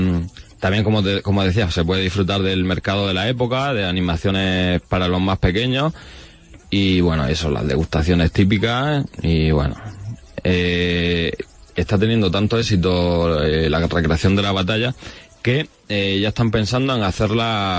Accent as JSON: {"language": "Spanish", "region": "Extremadura", "country": "Spain", "said": "Así somos los extremeños."}